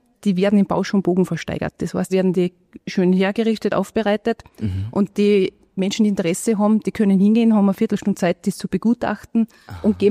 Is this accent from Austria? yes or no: yes; Austria; in Österreich haben wir als Österreicher, als Einheimische quasi